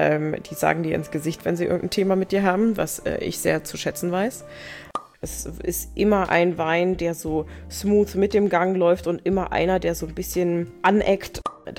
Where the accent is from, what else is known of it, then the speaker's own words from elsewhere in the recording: Brauneberg, Rhineland-Palatinate, Germany; also born or lived in Traben-Trarbach; Ich bin in Traben-Trarbach ursprünglich mal geboren, dann bin ich ganz viel umgezogen, und als meine Mama zum zweiten Mal geheiratet hat, dann nach Brauneberg als Kind, und da bin ich dann groß geworden und aufgewachsen.